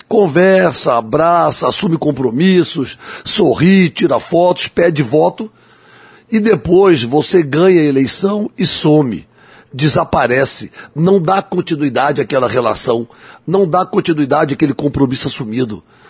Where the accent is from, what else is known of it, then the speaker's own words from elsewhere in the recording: Cuiabá, Mato Grosso, Brazil; born there; ter sido vereador da minha terra, da terra em que eu nasci, certo? Duas vezes vereador de Cuiabá